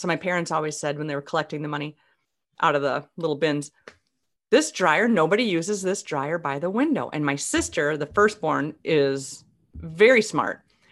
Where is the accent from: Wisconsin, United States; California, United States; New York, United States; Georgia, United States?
Wisconsin, United States; also born or lived in Tennessee; we're from Wisconsin, but for a while we lived in Tennessee. With my dad's job